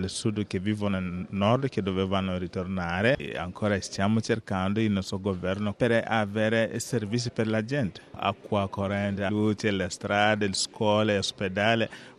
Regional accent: Sudan; Italian is a second language; il mio paese e il mio diocesi avremo centinaia di evangelizzazioni, 100 anni in dicembre prossimo di arrivo di missionari nella nostra terra.

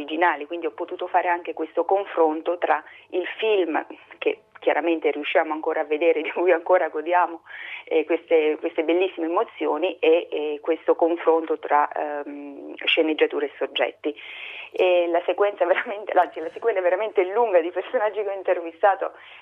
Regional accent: Pescara, Abruzzo, Italy; tra parentesi appunto sono pescarese

